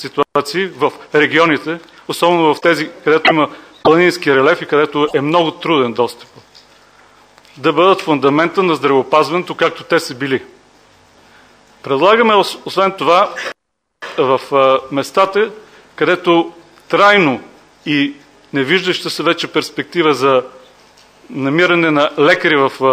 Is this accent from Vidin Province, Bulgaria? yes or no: yes; Vidin, Vidin Province, Bulgaria; Аз съм от Виден и мога да ви кажа, че в периферията нещата са още по-лоши.